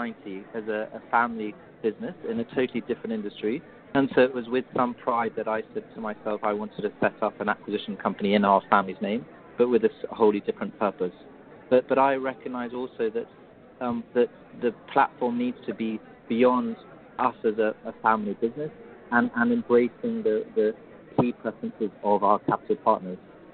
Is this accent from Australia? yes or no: no; England, United Kingdom; I mean, this is a subject that's close to my heart, being an Englishman based in Central Eastern Europe.